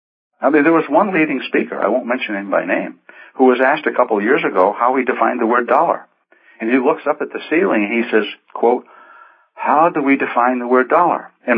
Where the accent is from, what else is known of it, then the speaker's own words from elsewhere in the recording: Maine, United States; now in Graysville, United States; I'm from Maine.